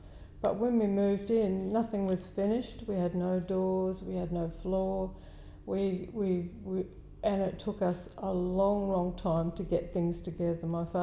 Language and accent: English; Kalamunda, Western Australia, Australia; also born or lived in Perth / Daglish; I was born in Perth in 1945, and we lived in Kalamunda for 9 years in a really old house.